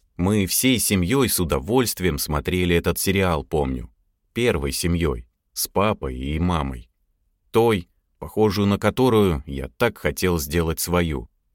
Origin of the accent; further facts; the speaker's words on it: Tver Oblast, Russia; Родом я из Тверской области, из тех мест, где между деревнями десятки километров лесов и болот. А до ближайшего приличного магазина часа 1,5-2 на автобусе, если повезет его дождаться.